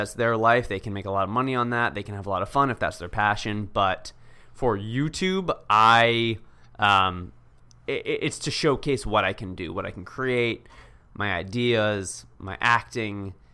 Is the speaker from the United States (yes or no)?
yes; Cambridge, Massachusetts, United States; moved away as an adult; also born or lived in Boston; now in Los Angeles, United States; Born and raised in Boston, Cambridge, Massachusetts, right outside. Got my degree in theater at American University. Drove out to LA.